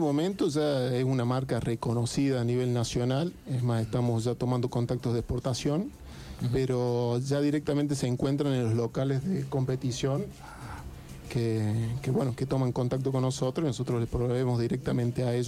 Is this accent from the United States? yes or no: no; Catamarca, Argentina; No, soy de Catamarca.